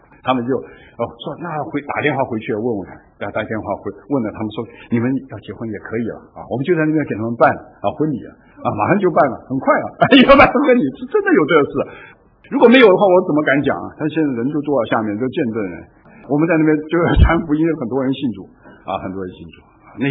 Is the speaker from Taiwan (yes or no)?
yes; Taiwan; also born or lived in Wuhan, China; 我小的时候我是生在这个武汉。然后他说你台湾来的，他说、哎、我说在台湾长大的